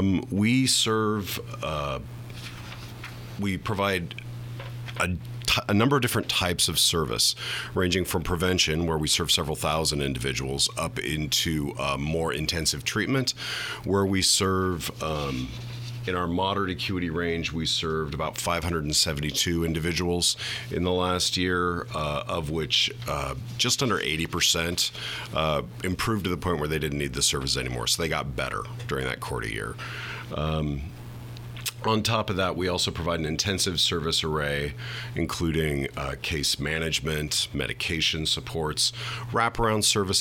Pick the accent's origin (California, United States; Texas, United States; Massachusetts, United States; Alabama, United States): California, United States; Davis; Davis. I grew up in Davis, just down the road.